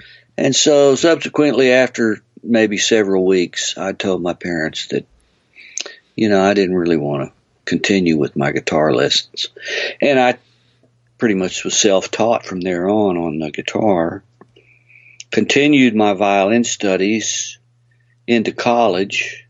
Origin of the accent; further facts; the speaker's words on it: Texas, United States; growing up in Texas, it's a melting pot of yeah. all kinds of music.